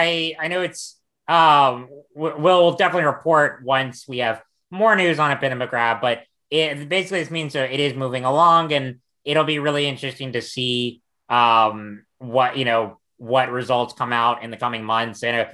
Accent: North Carolina, United States; this comes from my home state of North Carolina

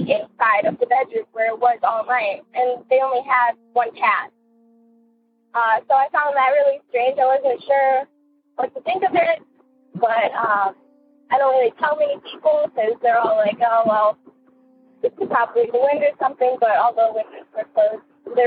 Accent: Ohio, United States; I'm from Ohio.

